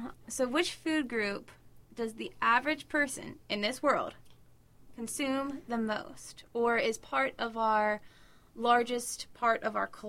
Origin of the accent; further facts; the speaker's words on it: Maryland, United States; I mean, just even going in the United States, we're from Maryland.